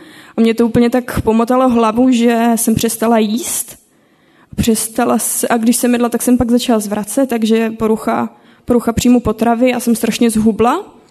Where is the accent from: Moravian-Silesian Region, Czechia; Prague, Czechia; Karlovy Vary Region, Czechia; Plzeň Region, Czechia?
Moravian-Silesian Region, Czechia; Ostrava; now in Beroun, Czechia; jsme původně tady z Ostravy, manželkou se kod Ostravy a ocitli jsme se v Berouně.